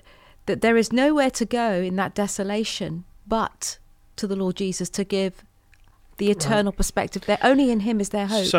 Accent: Weymouth, South West England, United Kingdom; We grew up in Weymouth and Dorset, Portland, Weymouth and Dorset.

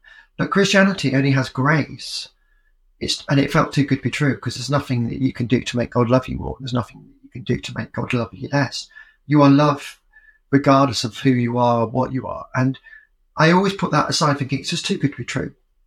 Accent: Yorkshire and the Humber, United Kingdom; And I was growing up in Yorkshire at a very exciting time

